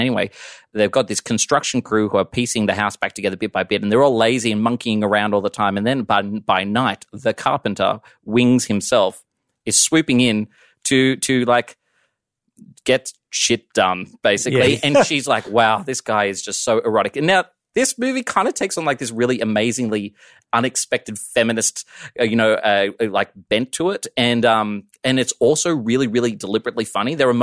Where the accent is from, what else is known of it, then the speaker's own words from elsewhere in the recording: Australia; I'm Australian. Okay, every week is Shark Week down there.